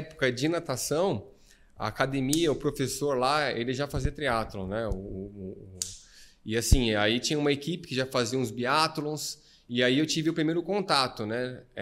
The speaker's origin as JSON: {"language": "Portuguese", "region": "São Paulo", "country": "Brazil", "said": "Sou de São Paulo."}